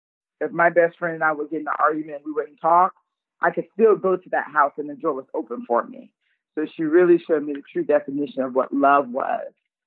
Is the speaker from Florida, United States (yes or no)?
yes; St. Petersburg, Florida, United States; also born or lived in Clearwater; different foster homes in Pinellas County, and that's how I ended up in St. Petersburg, Florida, because I was born in Clearwater.